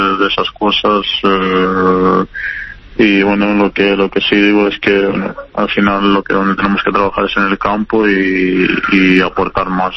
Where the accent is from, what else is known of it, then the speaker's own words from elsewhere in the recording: Serbia; now in Spain; soy de Serbia, nacido allí, pero España siento como mi país también.